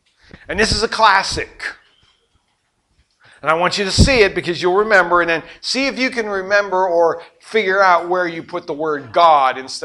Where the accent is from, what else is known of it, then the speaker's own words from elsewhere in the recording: Pittsburgh, Pennsylvania, United States; I was raised in Pittsburgh area and we didn't have a beach.